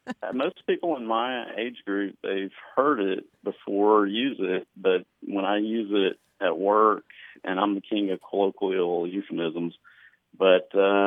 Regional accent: Huntsville, Alabama, United States; I'm from Huntsville, Alabama.

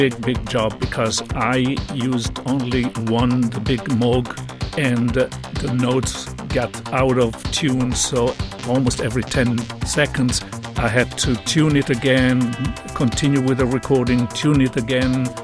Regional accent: Italy; English is a second language; I am a composer from Italy.

